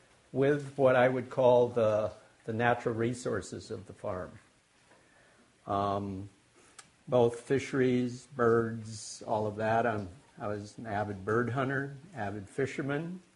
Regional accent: Michigan, United States; But as I mentioned, I grew up in Michigan, and there were two things, even as a little kid, that I was aware of that I got growing up that's part of the Midwest psyche.

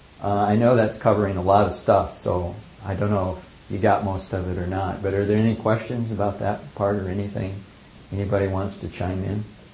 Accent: Midwest, United States; And I grew up in the Midwest. I'd seen lightning storms my whole life

